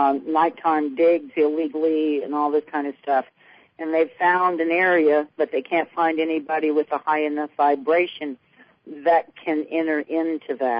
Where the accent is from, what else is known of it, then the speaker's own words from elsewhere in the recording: Tennessee, United States; from Tennessee.